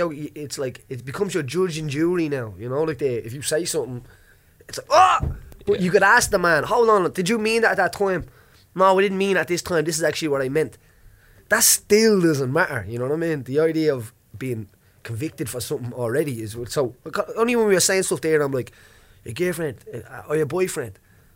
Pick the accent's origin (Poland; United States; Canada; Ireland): Ireland; Well, I'm an Irish man speaking the English language, you know what I mean?